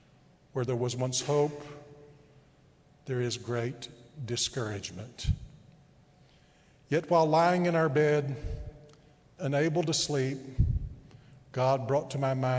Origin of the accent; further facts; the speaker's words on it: Texas, United States; because I grew up out in West Texas where Dr. Ramsey did.